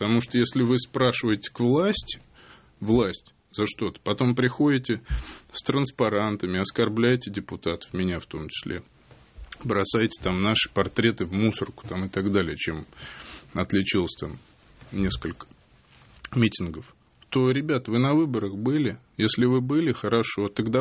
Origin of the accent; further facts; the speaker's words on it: Samara, Samara Oblast, Russia; now in Moscow, Russia; я из Самары и живу в Москве всего 2 года. Хотя, скажу честно, с 2000 года, даже раньше, еще будучи фехтовальщиком, я в Москве был, ну, практически каждый месяц.